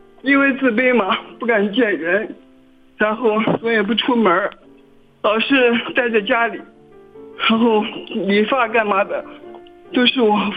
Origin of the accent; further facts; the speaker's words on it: Shaanxi, China; 我是陕西的